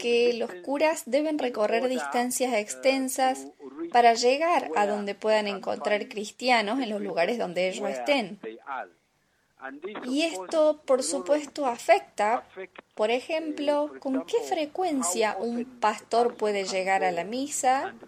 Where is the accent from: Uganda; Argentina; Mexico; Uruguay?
Uganda; Mbarara, Western Region; Soy de Uganda, de la arquidiócesis de Mbarara.